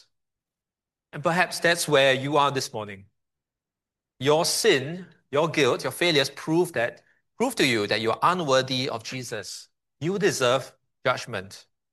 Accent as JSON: {"language": "English", "country": "Singapore", "tie": "born or raised there", "said": "I grew up in the Katong area."}